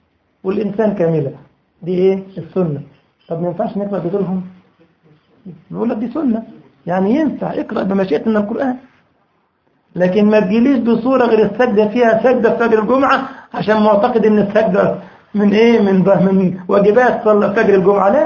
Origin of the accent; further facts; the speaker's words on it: Egypt; عارف في مثل عندنا في مصر اسمه خالف تعرف